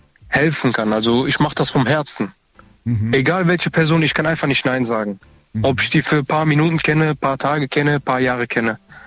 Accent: Germany; born there; Ich bin hier in Deutschland geboren.

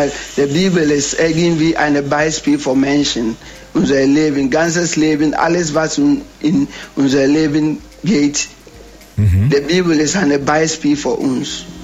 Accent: Ghana; Ursprünglich aus Ghana.

